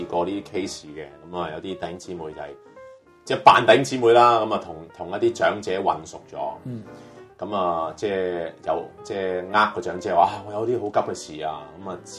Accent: China; 特別我哋中國人，其實我哋好重情噶嘛

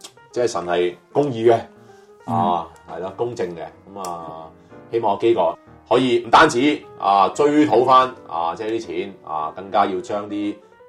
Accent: China; 特別我哋中國人，其實我哋好重情噶嘛

